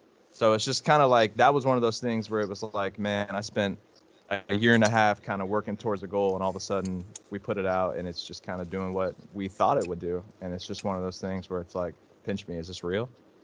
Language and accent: English; Shelbyville, United States; Yeah, no, so I grew up in Shelbyville, southeast side, you know, 25 minutes from downtown, 30 minutes from downtown.